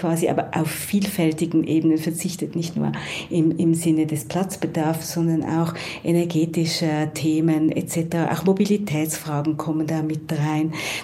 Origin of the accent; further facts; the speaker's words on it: Switzerland; Also ich komme aus der Schweiz und bin sozusagen groß geworden mit einem unglaublich gut funktionierenden öffentlichen Verkehr.